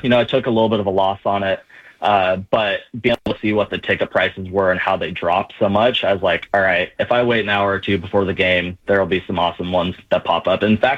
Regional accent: Albany, Oregon, United States; So I grew up in Albany. Everyone asks why I'm a Duck fan, not an Oregon State fan.

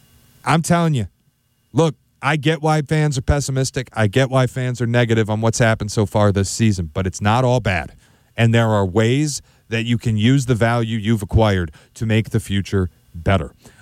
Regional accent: Detroit, Michigan, United States; I remember as a kid growing up, I grew up in Detroit, and my dad bought this package.

